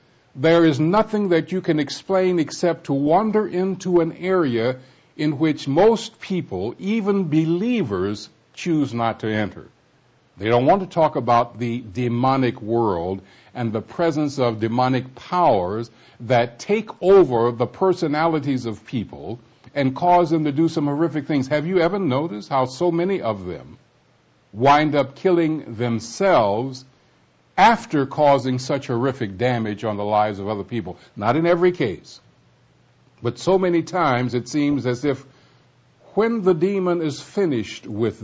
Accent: Detroit, Michigan, United States; I've had an opportunity to drive through my hometown, I shall call it, Detroit, Michigan

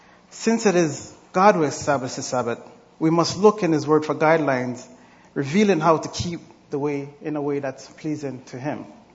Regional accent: Jamaica; I grew up in Jamaica in a Sabbath-keeping assembly.

